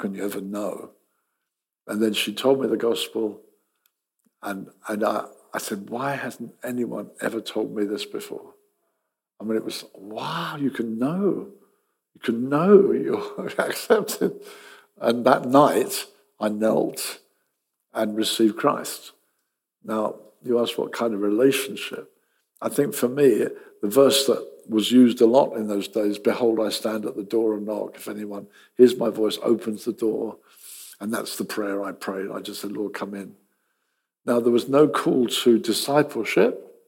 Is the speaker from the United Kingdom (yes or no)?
yes; England, United Kingdom; I'm English, so I'm a Christian, aren't I?